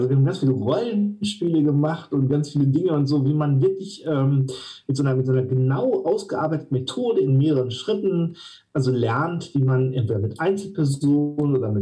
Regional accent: Witten, North Rhine-Westphalia, Germany; moved away as an adult; Ich war in Witten, in meiner alten Heimatstadt Witten, unfassbarerweise. Da bin ich aufgewachsen und habe da gelebt, bis ich 18, 19 war.

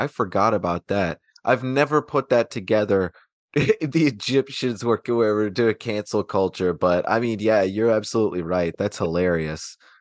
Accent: Anchorage, Alaska, United States; Most of my family's from Georgia, so I come from the South, even though I was raised in Alaska, in Anchorage, for most of my life.

